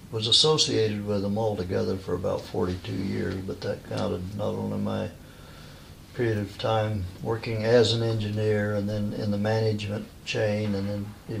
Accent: Missouri, United States; And I came from Missouri, so I had relatives and some support system there.

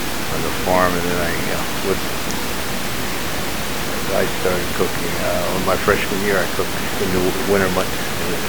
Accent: Topeka, Kansas, United States; born there; now in Oregon, United States; I was born in Topeka.

